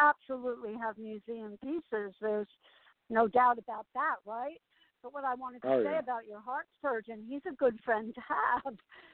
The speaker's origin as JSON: {"language": "English", "town": "Asbury Park", "region": "New Jersey", "country": "United States", "tie": "born or raised there", "also_born_or_lived": "Allenhurst, New Jersey / California", "moved": "yes", "said": "Because I left New Jersey, and I was raised in Asbury Park and Allenhurst, and I moved to California, and I was in California for 28 years"}